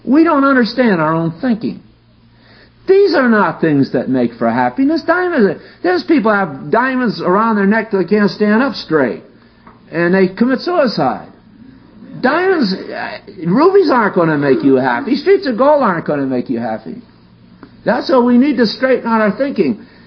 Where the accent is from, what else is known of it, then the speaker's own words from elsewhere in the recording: Connecticut, United States; I have strangers living in the house that I was raised in Connecticut.